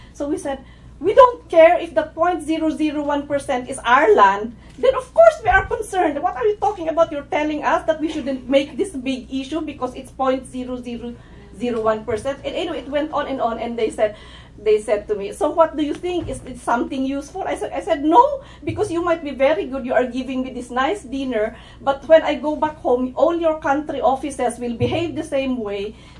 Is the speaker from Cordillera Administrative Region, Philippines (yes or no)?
yes; Cordillera Administrative Region, Philippines; I come from the Cordillera region in the Philippines. We are indigenous peoples.